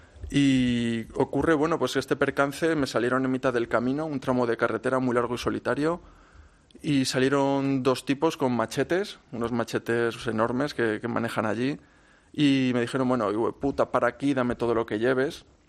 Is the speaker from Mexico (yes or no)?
no; Spain; Yo soy español